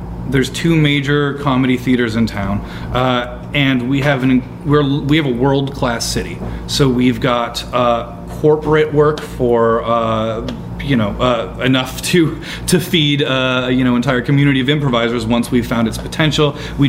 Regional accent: Boston, Massachusetts, United States; also born or lived in Chicago, United States; I love Boston. I grew up in Boston.

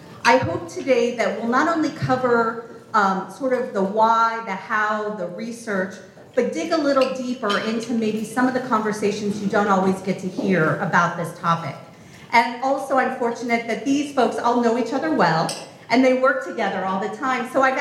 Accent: Florida, United States; So I grew up here in Florida, and you know, we've seen red tides in the past.

